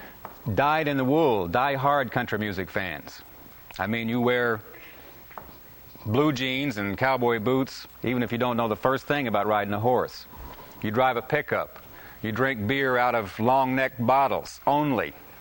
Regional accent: Oklahoma, United States; I am an Okie. I was born and raised in Oklahoma.

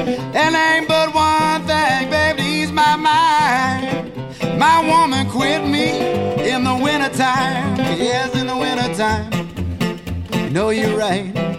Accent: Des Moines, Iowa, United States; Yep, I was born and raised in Des Moines, and I live just north of Des Moines now in southeast Story County, so I've been here pretty much, I've been here my whole life.

